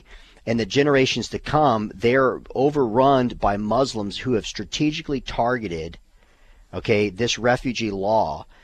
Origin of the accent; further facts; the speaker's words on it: Arizona, United States; that's completely opposite, Janet, from what I grew up in Arizona.